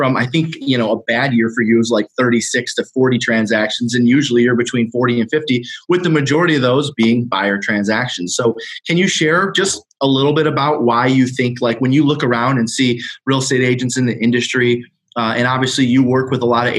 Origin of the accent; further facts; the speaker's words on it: Detroit, Michigan, United States; I'm from Detroit, Michigan.